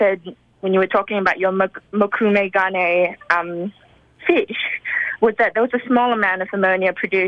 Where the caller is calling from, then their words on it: Sydney, New South Wales, Australia; I'm calling from Sydney, Australia.